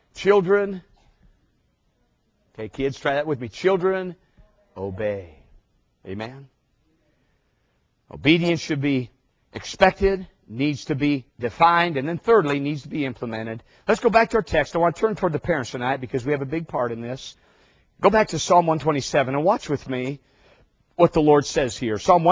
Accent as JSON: {"language": "English", "region": "Minnesota", "country": "United States", "tie": "born or raised there", "said": "Favorite place our family visited when I was a child growing up in Minnesota."}